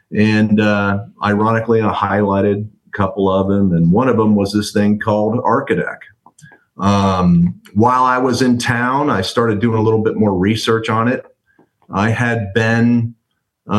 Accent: Columbus, Ohio, United States; So I am originally from Columbus, Ohio, and I went down to school at the University of Houston.

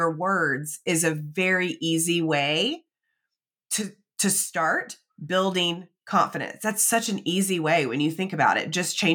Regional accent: the South, United States; And I grew up in the South where all we did was apologize before we started any sentence.

